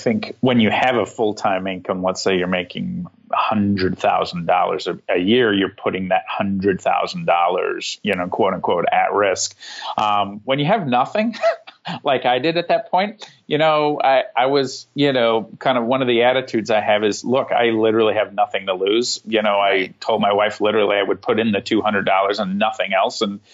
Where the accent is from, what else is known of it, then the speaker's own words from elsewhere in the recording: England, United Kingdom; born there; I was born in England